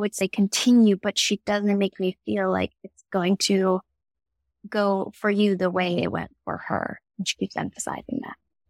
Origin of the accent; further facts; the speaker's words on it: Houston, Texas, United States; I grew up in Houston, Texas, and she reminds me of that.